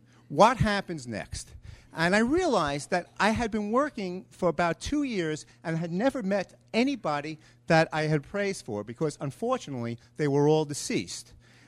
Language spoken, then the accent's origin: English; Brooklyn, New York, United States; now in Washington, United States; because I come from Brooklyn, can't you guess, right? And I've been living in Washington since 1968.